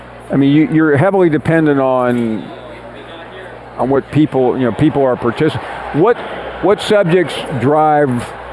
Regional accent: Memphis, Tennessee, United States; Yeah, it was always weird going to school in Knoxville, and they would say, "Well, where are you from?" I go, Memphis.

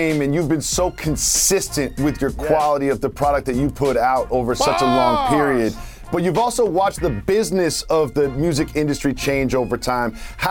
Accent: New York, United States; So, as a New Yorker, I understand this

